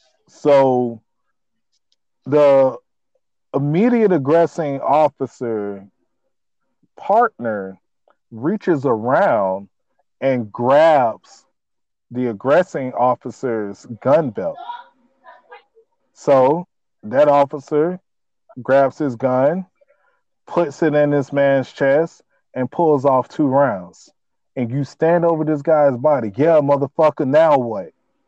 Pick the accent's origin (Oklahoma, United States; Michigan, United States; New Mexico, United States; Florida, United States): Florida, United States; And I am from Florida, you know, just to put that out there.